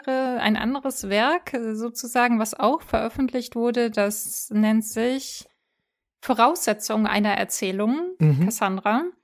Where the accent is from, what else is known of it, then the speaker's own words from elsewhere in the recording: East Germany, Germany; ich komme selber aus Ostdeutschland.